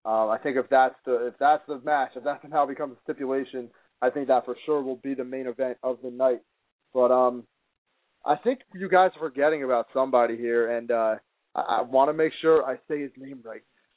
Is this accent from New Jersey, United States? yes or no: yes; New Jersey, United States; these fans in Jersey, which you know, I'm from Jersey, obviously